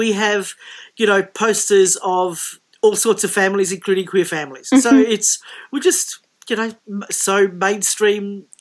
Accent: Australia; I was born here, have lived here all my life. I'm very passionate about the local community. I'm also Maltese as well as Australian, and we have a wonderful, vibrant Maltese community here.

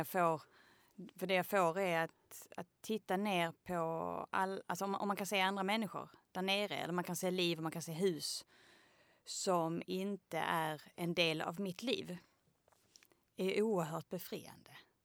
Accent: Mölle, Skåne, Sweden; jag är uppvuxen i Mölle.

